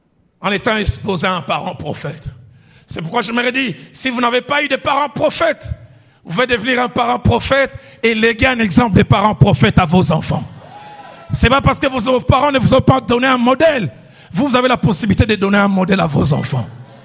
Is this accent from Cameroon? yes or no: no; Kinshasa, DR Congo; comme les femmes chez nous à Kinshasa.